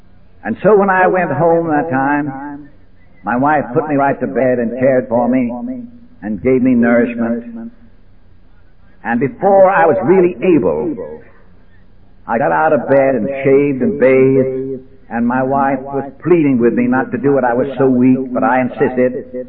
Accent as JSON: {"language": "English", "town": "Hartford", "region": "Connecticut", "country": "United States", "tie": "born or raised there", "said": "I went back to Hartford again. As I say, I kept going back and forth to my hometown of Hartford."}